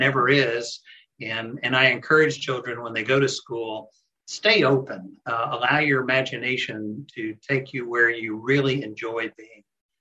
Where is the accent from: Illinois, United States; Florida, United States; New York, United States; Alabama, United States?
Florida, United States; Well, actually, I was raised in Central Florida, and I remember when I was a very young child, I was out on a raft in a lake here in the Orlando area